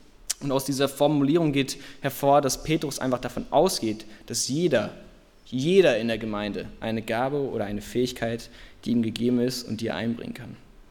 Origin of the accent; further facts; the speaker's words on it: United States; also born or lived in Africa; Ich sage das jetzt mal als Amerikaner. So, und auch jemand, der Erfahrung gemacht hat im Ausland, in Afrika und so.